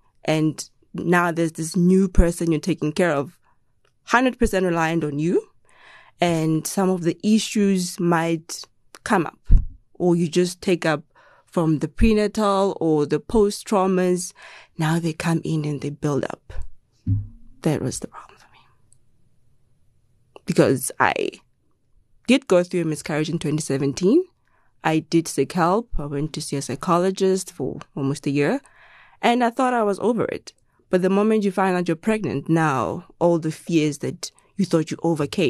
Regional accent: Rustenburg, North West, South Africa; Born and bred in Rustenburg, originally from Pugeng, and navigating life.

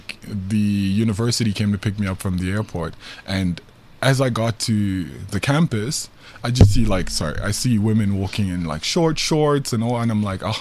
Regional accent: Johannesburg, Gauteng, South Africa; also born or lived in Gabon; I grew up in Johannesburg, but I'm originally Gabonese.

